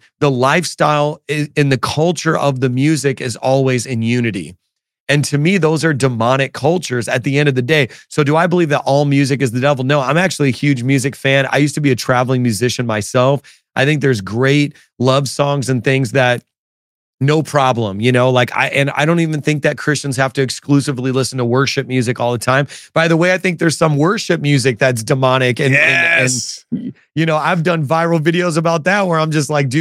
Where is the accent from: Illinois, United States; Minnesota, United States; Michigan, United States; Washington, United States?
Illinois, United States; Chicago; because I'm originally from Chicago area. So I'm like an old school, like 90s era Bulls fan.